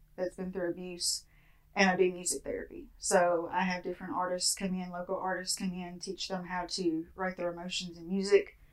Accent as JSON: {"language": "English", "town": "Russellville", "country": "United States", "said": "I'm from Russellville."}